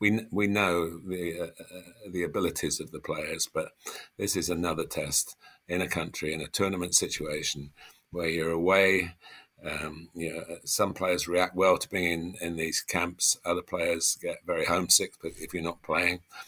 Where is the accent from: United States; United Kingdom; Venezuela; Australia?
United Kingdom; England; And of course, as an Englishman, I hope that it's of a cliche, isn't it, bringing it back home.